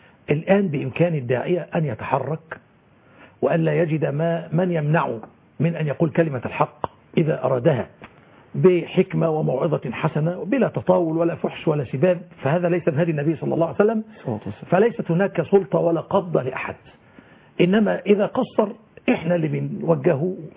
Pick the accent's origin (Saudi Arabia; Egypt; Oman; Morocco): Egypt